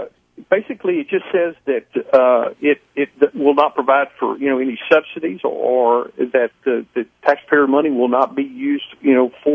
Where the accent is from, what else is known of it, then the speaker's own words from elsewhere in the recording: St. Louis, Missouri, United States; born there; I mean, I was born in St. Louis, Missouri, and have a birth certificate